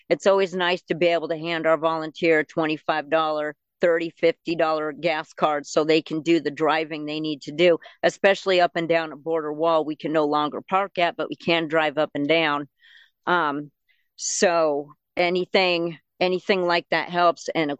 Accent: Spokane, Washington, United States; I'm from Spokane, Washington. How the heck did I end up at this border wall?

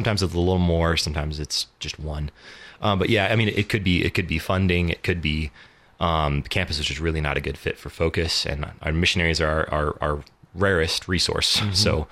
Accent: New Mexico, United States; But sometimes because I'm from New Mexico, they'll ask me to do some things like this

